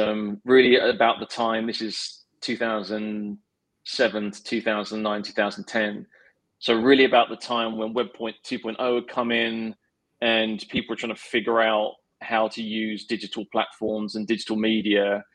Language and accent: English; London, United Kingdom; now in United States; Came back to London. I'm a Londoner and I live in the States now, but I really love London